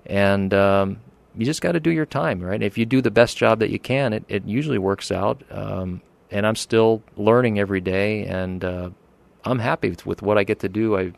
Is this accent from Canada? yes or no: no; Pennsylvania, United States; Let's see. I started off in Pennsylvania. I grew up out there in the Pocono Mountains, which is eastern Pennsylvania.